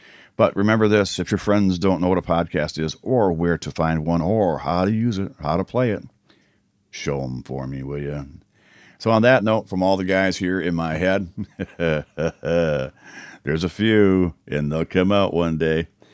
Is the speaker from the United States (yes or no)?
yes; Michigan, United States; Where I grew up in Michigan, The weather was good.